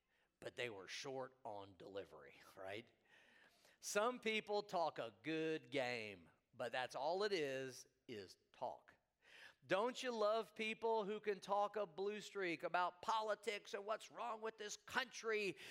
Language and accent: English; Missouri, United States; Hey, I'm from Missouri. And you know what they call Missouri? Show me state.